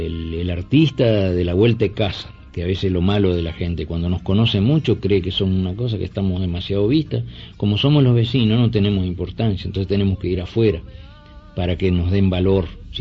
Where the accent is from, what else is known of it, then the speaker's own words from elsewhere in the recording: Uruguay; Yo no soy paraguayo, soy el primer arpista uruguayo.